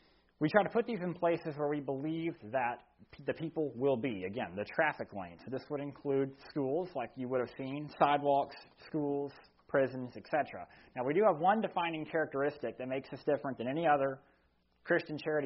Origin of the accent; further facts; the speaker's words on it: Green Pond, United States; We're from Green Pond. Oh, yeah, okay, you're local. We're local.